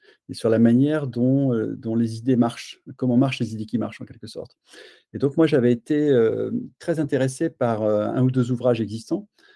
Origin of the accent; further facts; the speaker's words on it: Auvergne-Rhône-Alpes, France; now in Paris, France; Je suis un Auvergnat qui est monté, comme on dit en Auvergne, en général dans le sud de la Loire, faire ses études à Paris